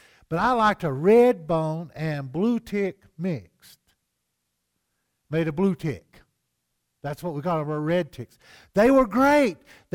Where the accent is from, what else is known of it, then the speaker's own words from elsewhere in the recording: Southeast, United States; I grew up in the Southeast, poor as dirt.